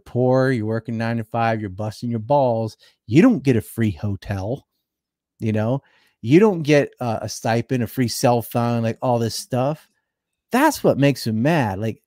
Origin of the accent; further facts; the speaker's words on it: United States; now in Japan; assimilated to Japanese, learned the language. I had children born there. Like, but I'm not Japanese. I'm still American.